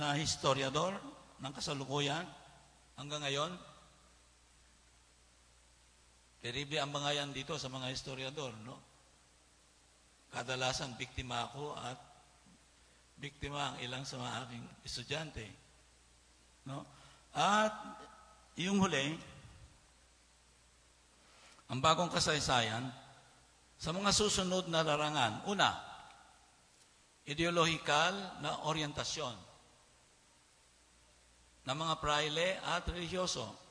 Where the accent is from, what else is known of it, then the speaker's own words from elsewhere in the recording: Bicol Region, Philippines; Taga Bicol ako eh, no? Mas maraming elemento, dugong negrito sa Bicol. At ikinatutuwa ko na meron akong ganyan.